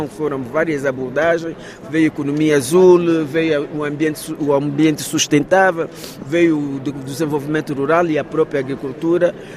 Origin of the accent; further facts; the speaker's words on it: Angola; mas eu sou angolana